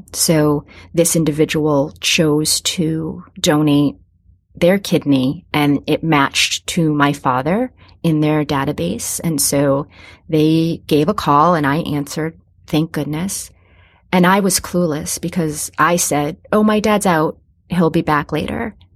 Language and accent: English; Massachusetts, United States; Then it started getting more difficult for him because we're from Massachusetts.